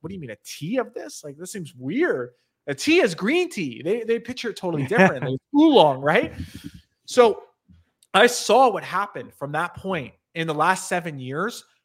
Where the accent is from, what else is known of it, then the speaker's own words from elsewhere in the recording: Canada; I'm coming from Canada.